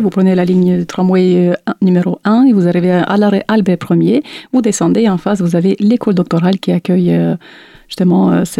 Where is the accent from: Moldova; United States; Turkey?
Moldova; moved away as an adult; now in France; personnellement, je viens de la Moldavie. Donc, je suis venue en France pour faire mes études.